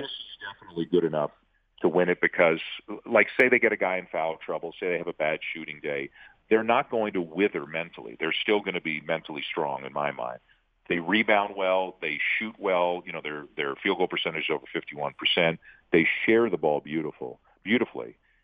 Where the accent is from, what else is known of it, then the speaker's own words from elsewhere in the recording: Toronto, Ontario, Canada; I'm from Toronto